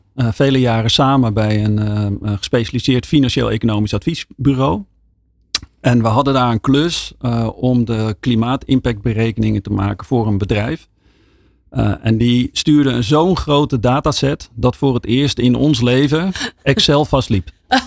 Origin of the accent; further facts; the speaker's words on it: Rotterdam, South Holland, Netherlands; wij komen uit Rotterdam